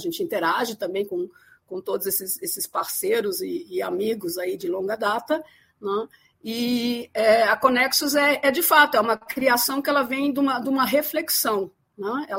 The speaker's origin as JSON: {"language": "Portuguese", "country": "Germany", "second_language": "Portuguese", "lives_now": "Brazil", "said": "mas eu sou alemã. Né? Tenho uma história longa aí de idas e vindas entre Brasil e Alemanha ao longo da minha vida, mas agora estou há 20 anos direto já aqui no Brasil."}